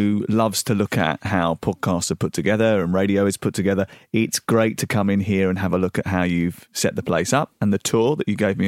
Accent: London, United Kingdom; also born or lived in Dartford; From southeast London. I was born in Dartford. I lived in Orpington and Bromley.

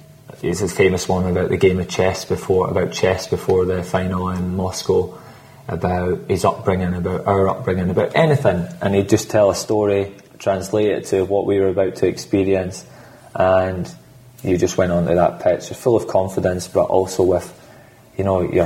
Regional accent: Scotland, United Kingdom; I'm not just saying that because I'm Scottish.

